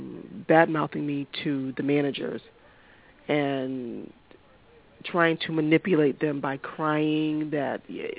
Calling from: Massachusetts, United States; I am calling from Massachusetts.

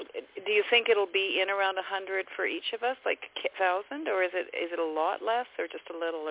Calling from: Vancouver, British Columbia, Canada; I'm from Canada. I'm in British Columbia area, Vancouver.

